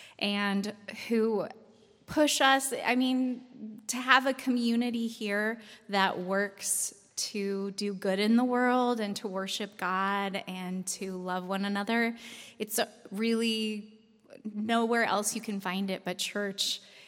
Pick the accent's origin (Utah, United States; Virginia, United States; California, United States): Utah, United States; Last week I was at my church that I grew up in Utah